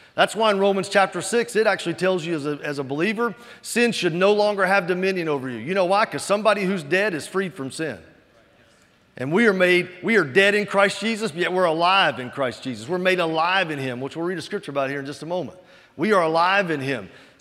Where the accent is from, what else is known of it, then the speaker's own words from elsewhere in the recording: Mississippi, United States; Man, I grew up in Mississippi. Grew up in the South.